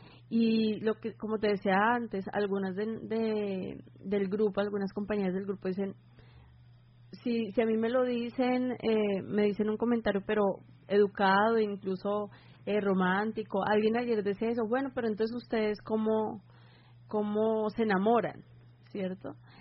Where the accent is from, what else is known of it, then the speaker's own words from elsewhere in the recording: Bogotá, Colombia; que mi acento no los engañe, yo soy de Bogotá, pero me siento muy caribe y amo la cultura caribe.